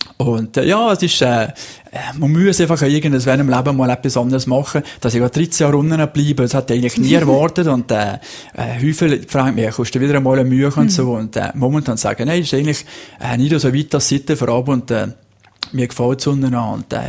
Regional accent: Valais, Switzerland; wir sind Walliser

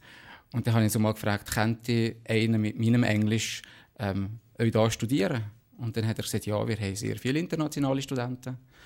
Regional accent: Valais, Switzerland; Aber die können sehr gut Walliserdeutsch. Von daher fühle ich mich schon als Walliser.

